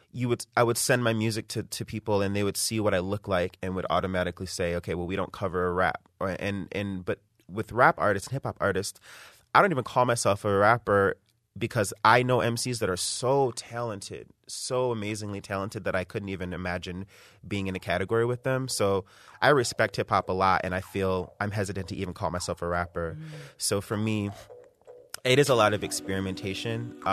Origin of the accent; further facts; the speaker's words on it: Flint, Michigan, United States; also born or lived in Nigeria / Germany / England; I came back and went to high school in Flint